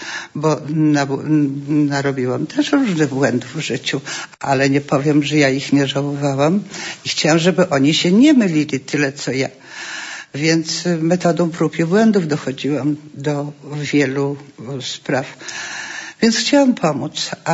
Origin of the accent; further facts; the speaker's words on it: Białystok, Podlaskie Voivodeship, Poland; Jestem białostoczanką, ale byłam w Białymstoku piece chlebowe.